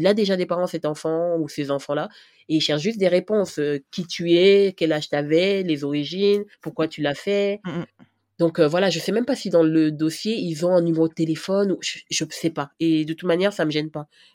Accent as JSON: {"language": "French", "country": "Cameroon", "said": "et moi, je suis camerounaise, ouais."}